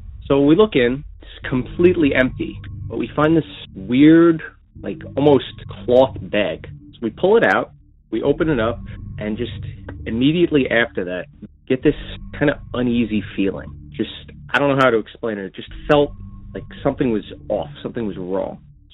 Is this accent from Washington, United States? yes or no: no; Long Island, New York, United States; I'm from Long Island, New York, and I just recently started listening to your podcast.